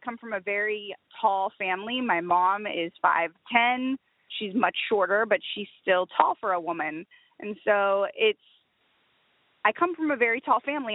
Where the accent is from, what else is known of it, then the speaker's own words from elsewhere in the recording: San Antonio, Texas, United States; I grew up in San Antonio, Texas.